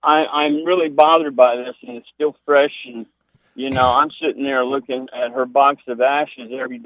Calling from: Key West, Florida, United States; I'm calling from Key West.

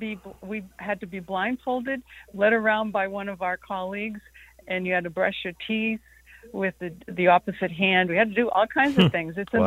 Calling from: Maine, United States; I'm calling from Maine, which is blueberry capital of the world, so lots of flavonoids here.

